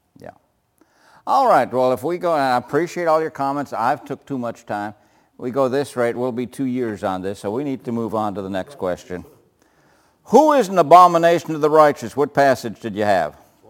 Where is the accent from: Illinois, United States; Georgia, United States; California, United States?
Illinois, United States; No one cares that I came from Illinois. No one cares when I started preaching.